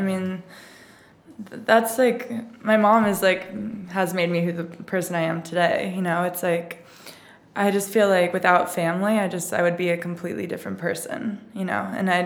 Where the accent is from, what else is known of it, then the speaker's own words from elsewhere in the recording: Laguna Niguel, California, United States; also born or lived in Mission Viejo; But growing up, we started in Mission Viejo. I lived there until I was 8. And then we moved to Laguna Niguel.